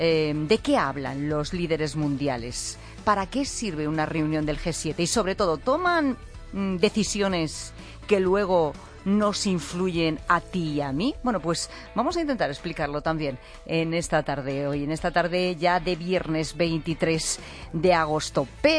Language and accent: Spanish; Castile and León, Spain; también a mi pueblo en Zamora de fiesta, claro que sí.